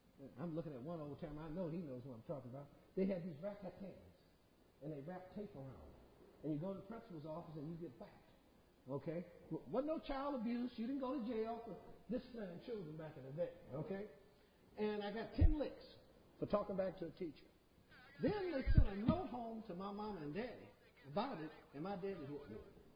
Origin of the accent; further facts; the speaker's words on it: St. Louis, Missouri, United States; I grew up in St. Louis, and they had five low and five high, six low and six high.